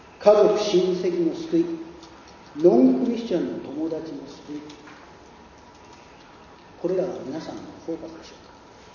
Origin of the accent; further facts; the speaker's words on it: Nagaoka, Niigata, Japan; 長岡、新潟県長岡市と書いてもわからない人がいるぐらいの都市です。私の故郷です。